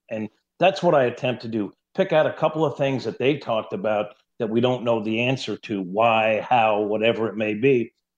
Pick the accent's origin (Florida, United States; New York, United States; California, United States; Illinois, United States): New York, United States; I mean, I grew up in New York.